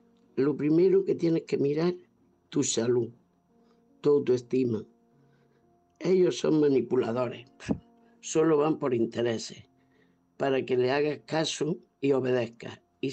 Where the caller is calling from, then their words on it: Almería, Andalusia, Spain; Soy corresponsal de Almería.